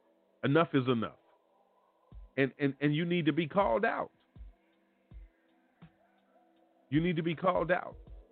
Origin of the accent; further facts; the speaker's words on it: United States; Listen, I'm an American, but I don't have to be proud.